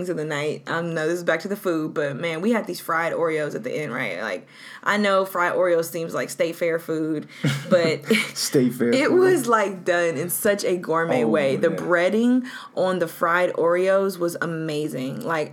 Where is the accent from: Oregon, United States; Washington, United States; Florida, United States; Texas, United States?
Texas, United States; Houston; now in New York, United States; taking us to see major things growing up in Houston that Houstonians a lot of times forget or don't see.